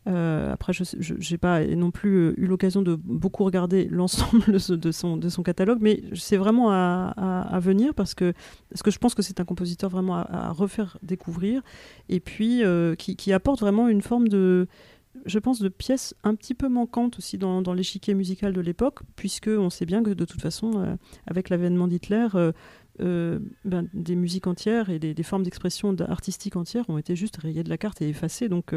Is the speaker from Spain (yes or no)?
no; France